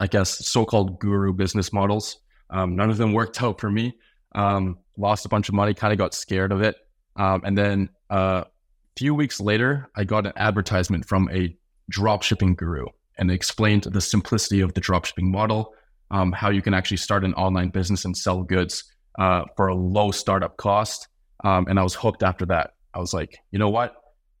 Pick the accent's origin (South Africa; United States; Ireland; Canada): Canada; As a Canadian